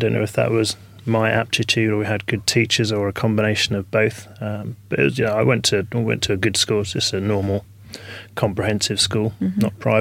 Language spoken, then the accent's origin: English; South East England, United Kingdom; I grew up in Surrey. I was very lucky to live down, you know, south of London in Green Surrey.